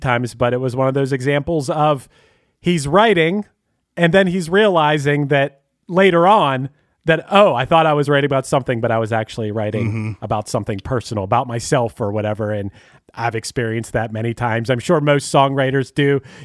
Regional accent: Pittsburgh, Pennsylvania, United States; No, I'm from Pittsburgh. I say envelope.

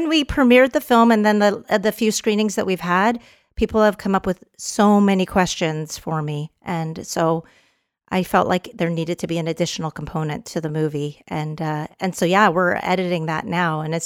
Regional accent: Canada; now in United States; I'm a Canadian Texan. Howdy, eh?

